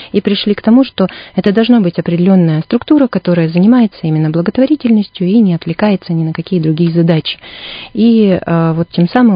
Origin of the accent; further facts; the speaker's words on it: Bratsk, Irkutsk Oblast, Russia; now in Irkutsk, Russia; Моя малая родина. Это город Братск, там я выросла, там я получила свои два образования. В 2005 году я переехала в город Иркутск.